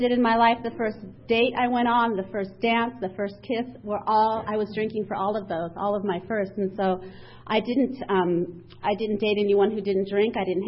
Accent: San Diego, California, United States; I grew up here in Allied Gardens. I was a little kid in the 60s, and my parents were hippies.

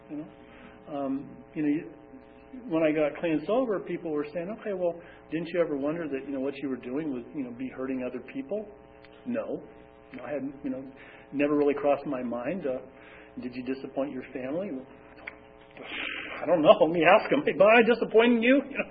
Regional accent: San Diego, California, United States; So I grew up in San Diego.

